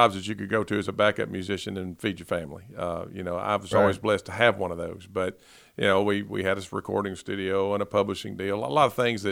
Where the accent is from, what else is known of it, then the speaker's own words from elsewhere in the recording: Paducah, Kentucky, United States; And I'm from Paducah, Kentucky, so I've ministered in probably 80 churches in that area